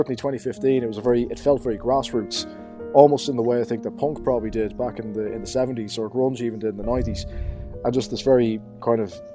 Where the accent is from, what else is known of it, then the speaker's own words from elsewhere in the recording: Dublin, Leinster, Ireland; accent: Hiberno-English, Dublin; first language Hiberno-English; I don't speak English or Irish, I speak Hiberno English. That's my native tongue, and specifically the Dublinese vernacular.